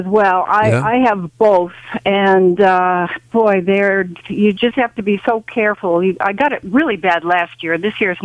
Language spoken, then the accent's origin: English; Connecticut, United States; I'm from Connecticut, and only child.